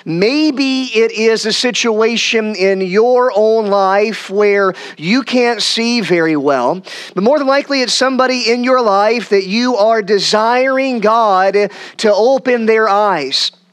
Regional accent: Peoria, Illinois, United States; My bride and I and Lydia, we are from Peoria, Illinois area, and we are excited to be up here in the Green Bay area for the first time

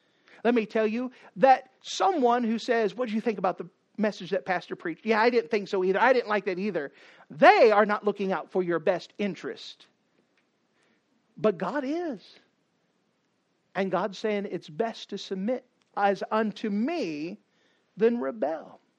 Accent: Texas, United States; Growing up in Texas, and my parents said, guess what, you're going to bed at 8 o'clock

